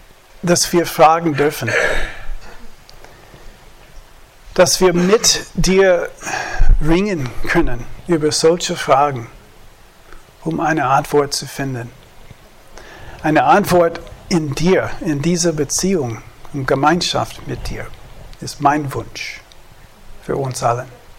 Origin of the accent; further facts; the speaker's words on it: Oklahoma, United States; German is a second language; now in Germany; in der Gemeinde, wo ich aufgewachsen bin, in Oklahoma